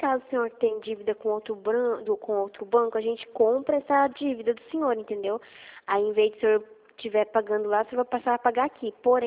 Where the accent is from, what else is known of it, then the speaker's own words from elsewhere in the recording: Ponta Porã, Mato Grosso do Sul, Brazil; Do MS, Mato Grosso do Sul, Ponta Porã.